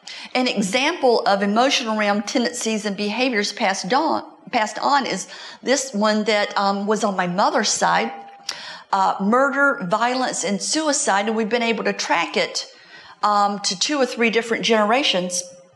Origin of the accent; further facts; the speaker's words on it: Fayetteville, North Carolina, United States; If you go back to my hometown in Fayetteville, North Carolina